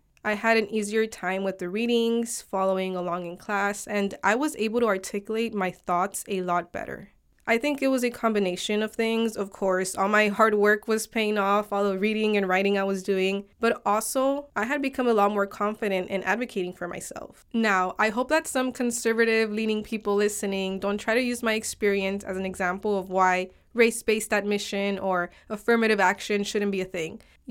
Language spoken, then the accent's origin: English; Los Angeles, California, United States; sharing my own personal experiences of growing up in South Central and having family outside of the country.